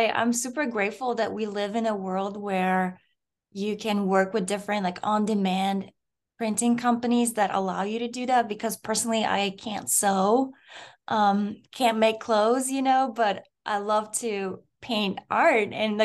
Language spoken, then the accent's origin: English; Moldova; English is a second language; I grew up in Moldova, and it's a country like that used to be part of the USSR